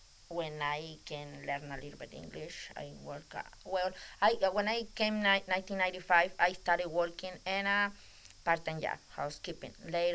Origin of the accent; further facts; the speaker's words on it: California, United States; English is a second language; Maybe because I came from California, very different, I'm scared in this town.